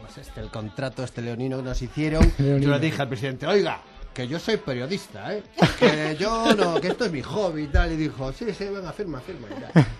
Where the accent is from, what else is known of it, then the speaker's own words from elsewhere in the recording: Vigo, Galicia, Spain; moved away as an adult; now in Madrid, Spain; Yo soy de Vigo, ¿no? Entonces sí, toda mi vida he estado en la playa, pues en invierno, en verano, ¿no? Es el leitmotiv. Y cuando me vine aquí a Madrid, encantado, porque yo quería venir aquí a Madrid